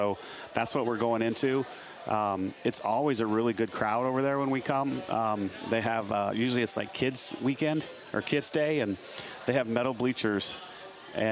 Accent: Iowa, United States; Minneapolis was about 3 hours straight north of where I grew up in Iowa.

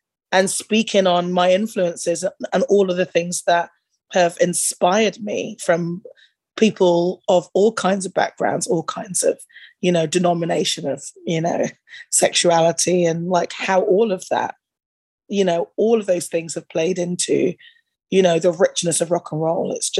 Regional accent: United Kingdom; being a Brit, growing up in very ungenred radio environment

